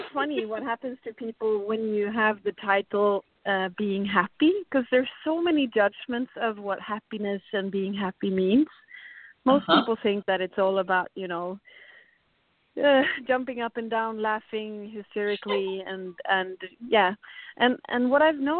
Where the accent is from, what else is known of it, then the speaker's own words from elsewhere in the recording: Sweden; And I grew up in Sweden